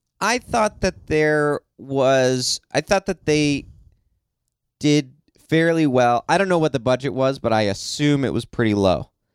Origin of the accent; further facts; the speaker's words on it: Kentucky, United States; I'm from Kentucky. Kentucky.